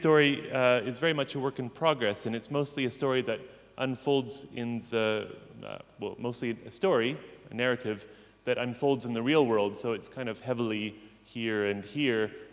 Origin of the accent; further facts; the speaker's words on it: Pacific Northwest, United States; they remind me of the Oregon grapes I used to eat growing up in the Pacific Northwest